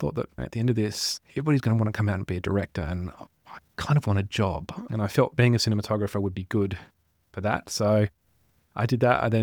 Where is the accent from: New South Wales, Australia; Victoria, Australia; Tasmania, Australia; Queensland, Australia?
Tasmania, Australia; Launceston; So I grew up in Tasmania, in Launceston, which is in the northern part of the state. It's a very beautiful place, and I think growing up there in the sort of late 1970s, early 1980s, all the way through to the 90s was a good childhood.